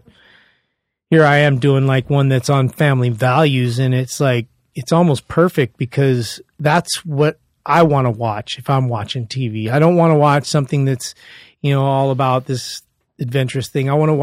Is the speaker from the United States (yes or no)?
yes; Hawaii, United States; I'm like, no, I'm Japanese Hawaiian.